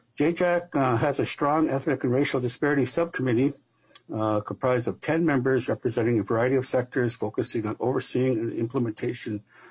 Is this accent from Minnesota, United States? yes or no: yes; Leech Lake, Minnesota, United States; I am Anishinaabe Ojibwe from Leech Lake Nation, so I just say bonjour, greetings, relatives and friends.